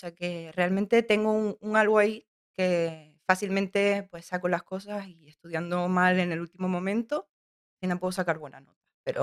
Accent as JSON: {"language": "Spanish", "region": "Canary Islands", "country": "Spain", "tie": "born there", "said": "yo vengo de una familia realmente residente extranjera. Ellos se vinieron, mis padres se vinieron, si no me equivoco, en el 92 o así. Yo nací un par de años después aquí en Tenerife."}